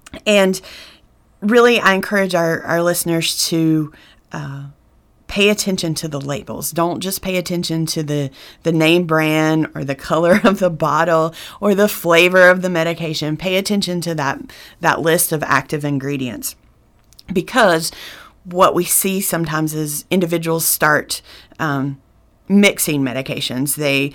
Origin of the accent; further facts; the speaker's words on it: North Carolina, United States; I'm from the mountains of North Carolina. I grew up in Jackson County